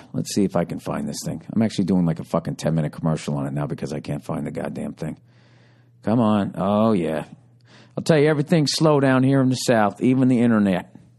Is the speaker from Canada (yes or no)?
yes; Canada; Because that's what we do as Canadian fans.